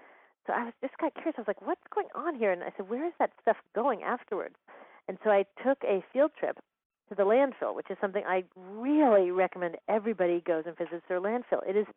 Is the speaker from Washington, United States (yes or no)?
yes; Seattle, Washington, United States; So caring about the environment was such a part of our air at that point, and, you know, growing up in Seattle.